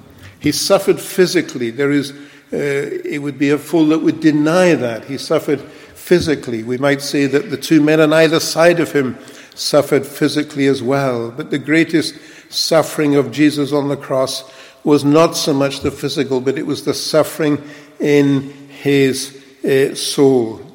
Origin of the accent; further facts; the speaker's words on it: London, United Kingdom; In London, I grew up in London, and not far from the River Thames, in Wandsworth